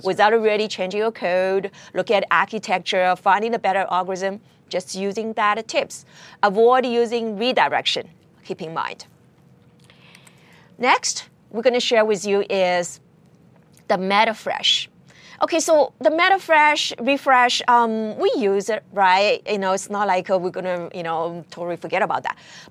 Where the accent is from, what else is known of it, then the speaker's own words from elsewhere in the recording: California, United States; You may actually maybe go through California. that's actually where my hometown is. I'm actually based in Silicon Valley.